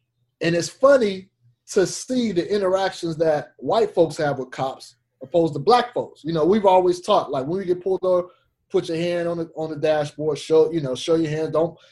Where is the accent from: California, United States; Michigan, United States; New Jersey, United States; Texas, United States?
California, United States; Fresno; I wanted to go back mm-hmm. to my hometown of Fresno and participate in one there.